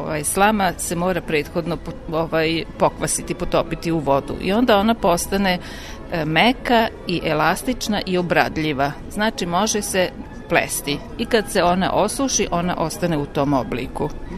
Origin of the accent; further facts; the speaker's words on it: Subotica, Vojvodina, Serbia; ja sam odrasla ovde u Subotici, u subotičkom kraju gde se održava dužijanca.